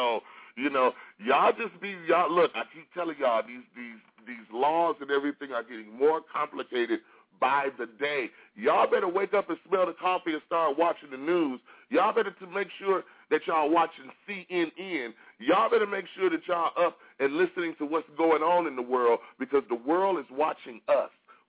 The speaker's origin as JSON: {"language": "English", "town": "Detroit", "region": "Michigan", "country": "United States", "tie": "born or raised there", "said": "the coordinates of my old house where I grew up in Detroit, Michigan."}